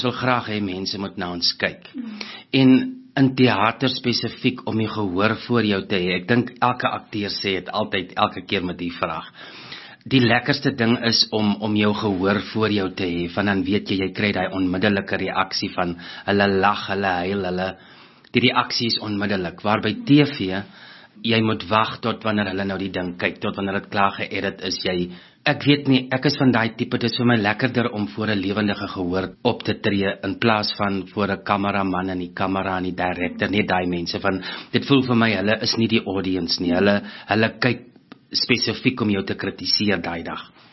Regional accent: Groblershoop, Northern Cape, South Africa; also born or lived in Upington; ek is 'n Noordkaper. Ek het groot geword in Groblershoop. Ek is gebore in Appington, maar net gebore. Groblershoop is so 120 kilo's uit Appington uit. Ek het daar groot geword, gematrikuleer. En daarna het ek Pretoria toe gekom om drama te studeer.

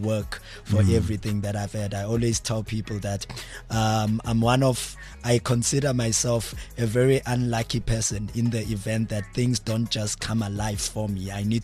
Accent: Mount Frere, Eastern Cape, South Africa; I'm from the Eastern Cape, a small town called Mount Frey.

